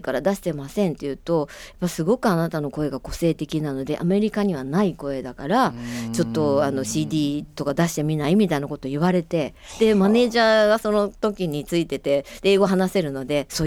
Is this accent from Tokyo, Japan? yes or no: no; Osaka, Japan; 私大阪出身なんですけど